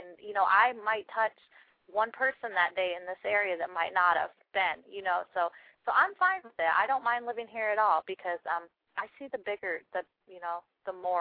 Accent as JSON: {"language": "English", "town": "Hersey", "region": "Michigan", "country": "United States", "said": "I'm from Hersey on the map, people."}